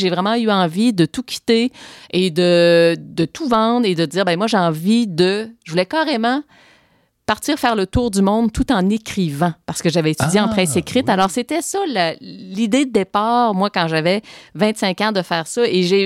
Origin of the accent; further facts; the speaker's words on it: Trois-Rivières, Quebec, Canada; also born or lived in Sherbrooke; J'ai grandi à Trois-Rivières, fait, mais j'ai passé plusieurs années professionnelles à Sherbrooke.